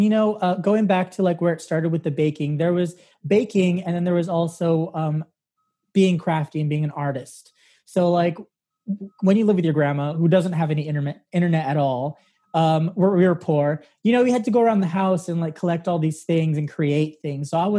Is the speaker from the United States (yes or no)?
yes; Santa Fe, New Mexico, United States; Santa Fe, New Mexico.